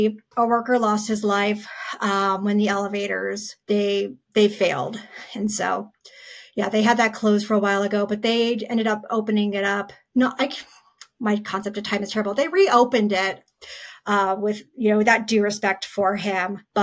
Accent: Colorado, United States; because I grew up in Colorado, and it wasn't until last couple of years that I even learned about the so-called thing.

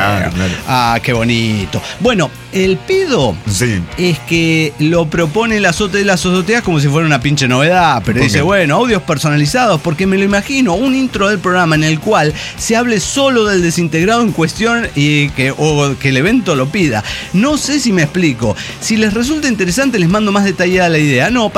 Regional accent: Guadalajara, Jalisco, Mexico; de Guadalajara.

